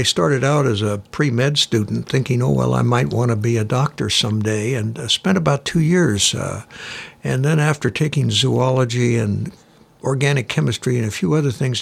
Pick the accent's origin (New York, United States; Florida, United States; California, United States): California, United States; Sacramento; Grew up in what was a much smaller town called Sacramento, California, and I'm a third-generation Sacramentan. Stayed there through high school and then went to the University of California, Berkeley for 4 years. Haven't been back to Sacramento to live since then.